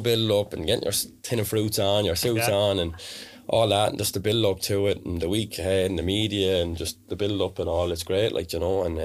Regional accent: Wexford, Leinster, Ireland; he's from Waterford and I'm from Wexford

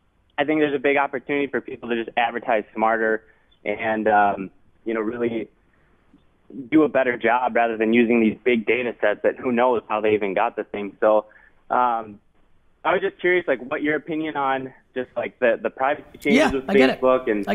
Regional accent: Minneapolis, Minnesota, United States; I'm from Minneapolis, Minnesota.

